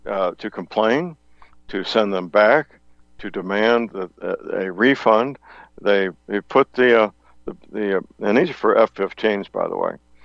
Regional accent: St. Louis, Missouri, United States; because my hometown, St. Louis

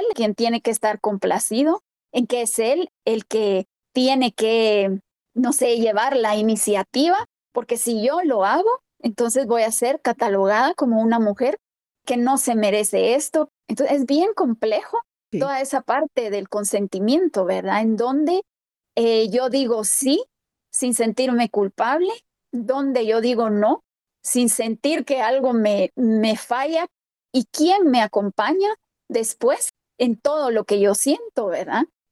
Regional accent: Guatemala; nunca me hubiera percatado de todo lo interiorizado que yo como mujer guatemalteca tengo

